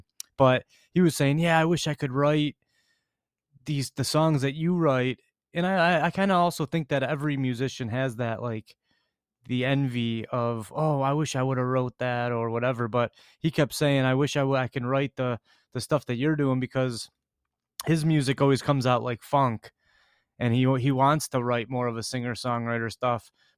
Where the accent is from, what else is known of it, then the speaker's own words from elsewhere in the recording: Grosse Pointe, Michigan, United States; but us growing up in Grosse Pointe, it's like our lives weren't very difficult.